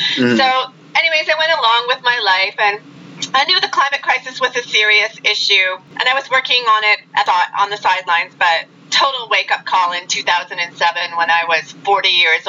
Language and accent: English; Niagara Falls, Ontario, Canada; now in Sudbury, Canada; I live in Sudbury, Ontario, and I grew up in southern Ontario. I grew up specifically in Niagara Falls.